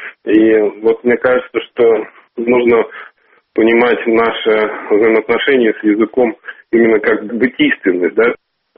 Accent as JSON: {"language": "Russian", "region": "Absheron", "country": "Azerbaijan", "tie": "born or raised there", "said": "Я родом с Абширона, да, это такой есть полуостров Каспийского моря."}